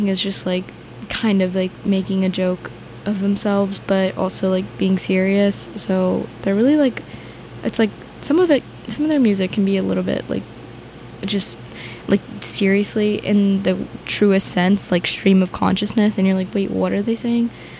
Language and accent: English; United States; and I'm in London, and no one knows I'm American.